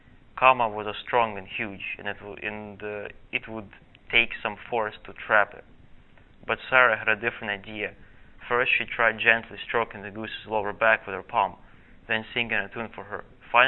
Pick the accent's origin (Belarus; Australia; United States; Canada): Belarus; Polotsk, Vitebsk Region; I'm from Polotsk, Belarus. It's a town of about 200,000 people. I think it's third largest in the country.